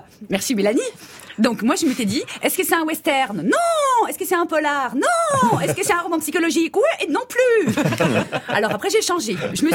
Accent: Saint-Etienne, Auvergne-Rhône-Alpes, France; comme on dit chez moi, à Saint-Étienne.

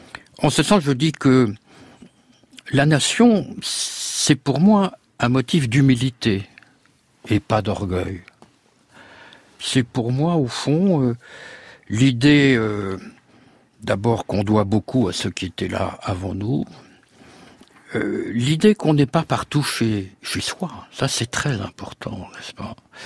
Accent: France; plus je voyage, plus je suis français, si vous voulez.

